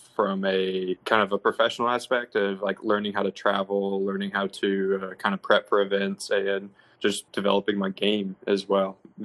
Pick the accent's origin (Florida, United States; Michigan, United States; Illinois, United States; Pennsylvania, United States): Florida, United States; some little more familiar grass growing up in Florida